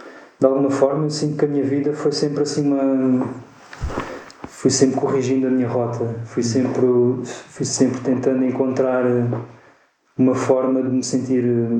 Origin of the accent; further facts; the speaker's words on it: Évora, Alentejo, Portugal; moved away as an adult; Então eu nasci em Évora, sou alentejano, vivi lá até aos 18 anos